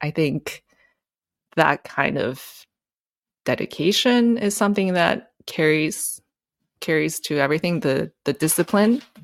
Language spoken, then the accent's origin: English; Japan; also born or lived in England; So I spent nine years in Japan total.